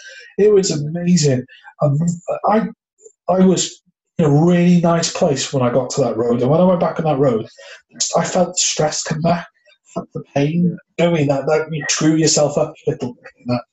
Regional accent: Wales, United Kingdom; I was brought up in West Wales. The closest beach to us was like 4 miles away. So I lived literally on the coast

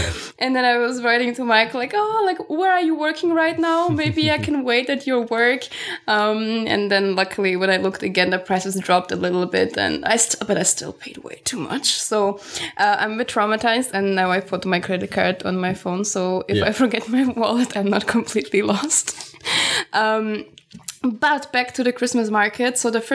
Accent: Germany; also born or lived in Slovakia / Austria; now in United States; at least like in the Europe where I grew up. So Slovakia, Austria, Germany. I grew up in Germany.

